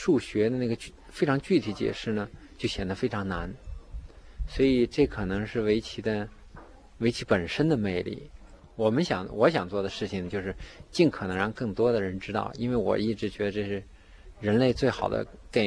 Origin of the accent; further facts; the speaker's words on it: China; 比如说我们中国人就是说下得好的时候来解释这个棋